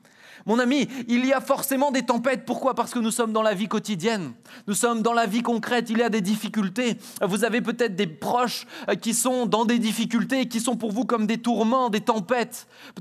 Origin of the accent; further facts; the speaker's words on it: France; je suis français